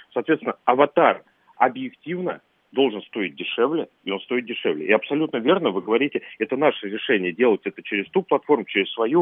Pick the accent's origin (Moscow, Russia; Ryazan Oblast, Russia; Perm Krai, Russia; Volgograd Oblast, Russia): Ryazan Oblast, Russia; где-нибудь там под Рязанью, откуда я родом